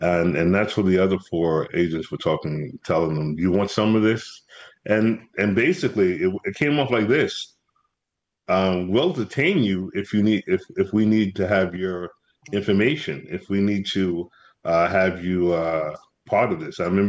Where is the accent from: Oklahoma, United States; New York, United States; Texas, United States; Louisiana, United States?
New York, United States; Brooklyn; You know, I'm from Brooklyn.